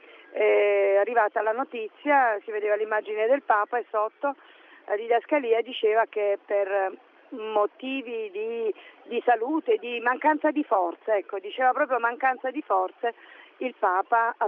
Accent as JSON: {"language": "Italian", "town": "Taranto", "region": "Apulia", "country": "Italy", "said": "vengo da Taranto insieme ad alcuni amici."}